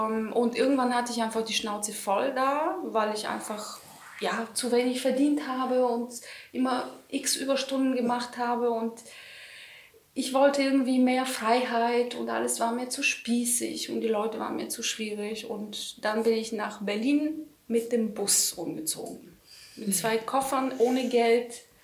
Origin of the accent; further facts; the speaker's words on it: Bulgaria; German is a second language; moved away as an adult; now in Germany; Also ich bin aus Bulgarien ursprünglich, also aus dem südlichen Balkan, türkische Grenze. Ich war auf einer deutschen Schule und ich bin mit 18 nach Deutschland gekommen, nach Freiburg damals, und habe da studiert